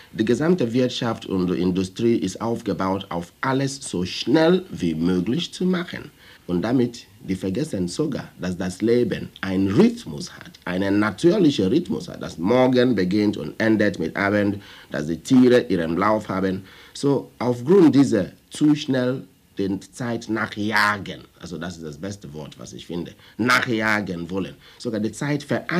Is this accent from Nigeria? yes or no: yes; Nigeria; first language Igbo; German is a second language; Für mich als Afrikaner existiert das Wort nicht in meiner Muttersprache. Ich stamme aus Nigeria, unsere Sprache ist Igbo.